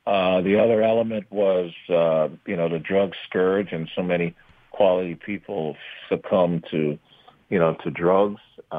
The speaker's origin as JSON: {"language": "English", "town": "New York City", "region": "New York", "country": "United States", "tie": "born or raised there", "also_born_or_lived": "Brooklyn / Queens", "said": "I was born in Brooklyn, you know, lived in Bed-Stuy, East New York for a while, and then when my father got a city job, we moved to Queens and had our own home, you know, in South Jamaica, Springfield Gardens area."}